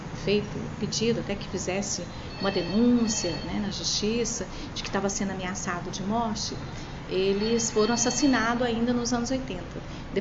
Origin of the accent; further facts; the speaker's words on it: Água Comprida, Minas Gerais, Brazil; Eu sou do Triângulo Mineiro.